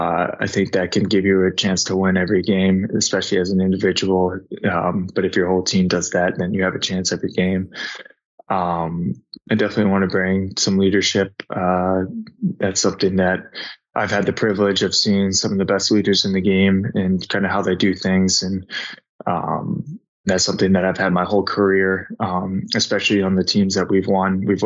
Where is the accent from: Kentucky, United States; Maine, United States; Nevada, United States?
Maine, United States; Biddeford; now in Boston, United States; He has a place in Kennebunk, where I grew up in Biddeford, the next town over.